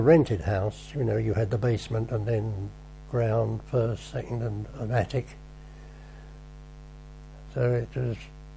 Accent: Westminster, London, United Kingdom; born there; I was born in Westminster, halfway between Vauxhall Bridge and Victoria Station.

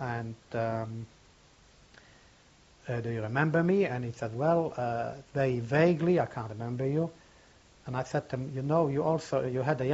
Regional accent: Świętokrzyskie Voivodeship, Poland; a pogrom in a town about 107 kilometers away from my hometown, a place called Kelce

